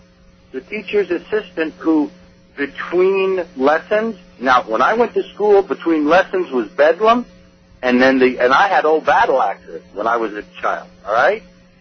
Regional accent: United States; I taught French and Spanish, and of course I grew up in the American school system.

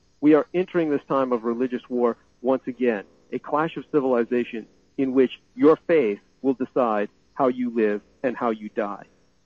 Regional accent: Taiwan; born there; English is a second language; I was born in the Nationalist Republic of China as reestablished on the island of Taiwan. English is a second language for me.

